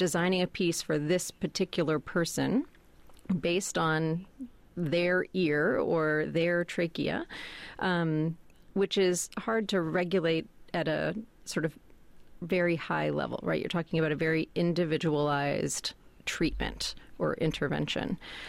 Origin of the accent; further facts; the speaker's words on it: Baltimore, Maryland, United States; There's one in my hometown of Baltimore.